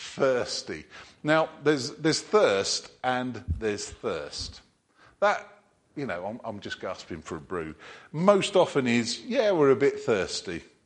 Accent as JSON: {"language": "English", "region": "England", "country": "United Kingdom", "said": "We're English. Gets above 20 degrees, we're melting."}